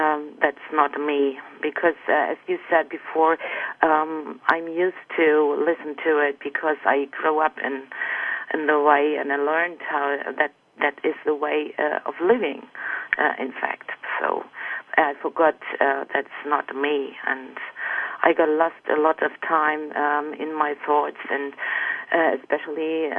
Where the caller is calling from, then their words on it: Bachterheide, Germany; I'm calling from Bachterheide in Germany.